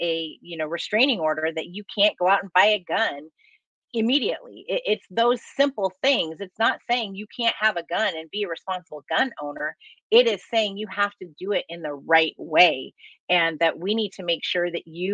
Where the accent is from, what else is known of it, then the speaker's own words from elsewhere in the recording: Paradise, California, United States; Paradise. So yeah, that would be another one with the campfire. I lost my childhood home where my mom was still living, and she has rebuilt.